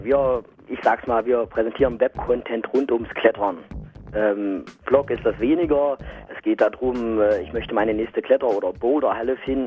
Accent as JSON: {"language": "German", "town": "Jena", "region": "Thuringia", "country": "Germany", "said": "Ich komme aus Jena, genau."}